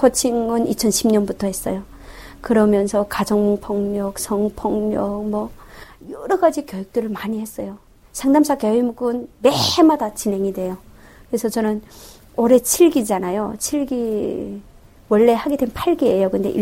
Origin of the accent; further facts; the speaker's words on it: North Korea; 나도 북한 사람이지만